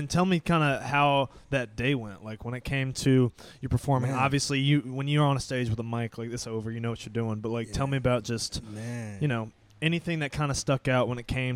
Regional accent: Raleigh, North Carolina, United States; So I'm from Raleigh.

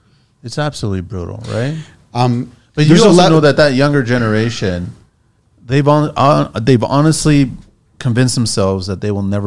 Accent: Canada; I'm a Canadian, I'm Portuguese

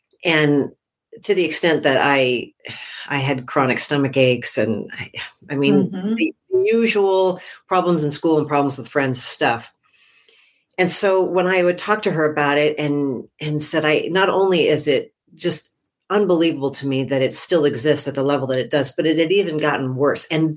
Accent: Phoenix, Arizona, United States; I grew up in Arizona, in the Phoenix area, not Flagstaff, and I have no experience driving in snow.

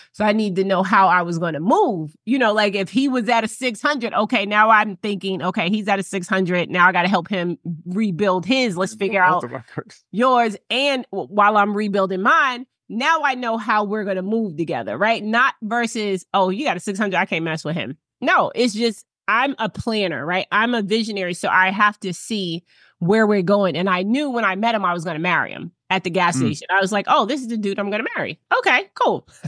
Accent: Boston, Massachusetts, United States; And we met because we lived in Boston. We're both originally from Boston.

